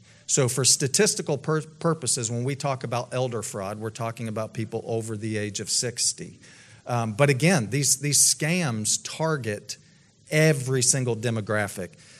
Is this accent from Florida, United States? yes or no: no; Tennessee, United States; Because I was raised essentially in Tennessee. I went to the University of Tennessee. Moved here.